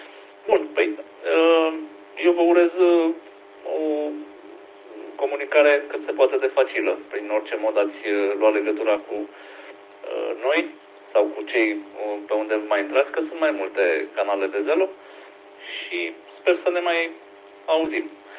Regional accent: Brașov, Brașov County, Romania; now in Deva, Romania; Eu sunt din Brașov, dar acum sunt temporar în districtul 2, mai exact în municipiul Deva

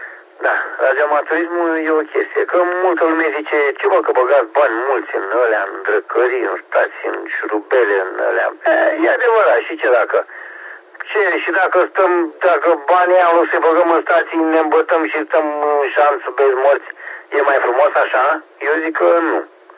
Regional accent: Pitești, Argeș, Romania; de la Pitești, dacă ajută cu ceva

